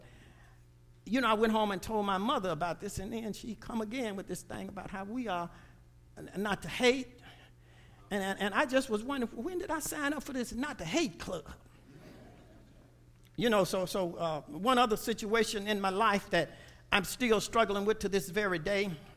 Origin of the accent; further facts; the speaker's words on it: Alabama, United States; Growing up in Alabama, certain things happened to me